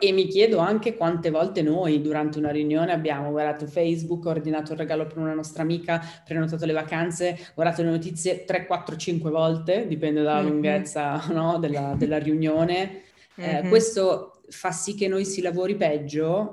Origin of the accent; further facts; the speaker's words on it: Milan, Lombardy, Italy; accent: Milanese; tout court detto in francese con la mia parlata milanese